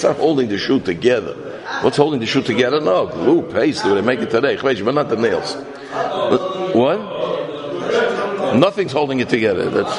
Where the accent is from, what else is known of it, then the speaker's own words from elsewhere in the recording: New York City, New York, United States; I grew up in the Bronx. There was a Bronx River there. I lived in the Bronx.